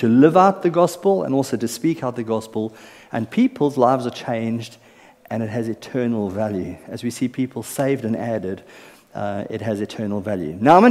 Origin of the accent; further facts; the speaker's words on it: South Africa; born there; I was born in South Africa. We call our mothers Mom, M-O-M.